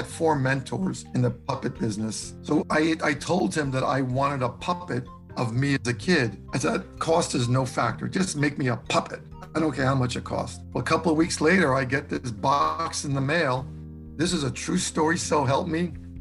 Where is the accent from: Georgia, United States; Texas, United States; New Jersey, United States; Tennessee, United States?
Georgia, United States; Atlanta; you know, I grew up in Atlanta, and in Atlanta, there is still a respect for people.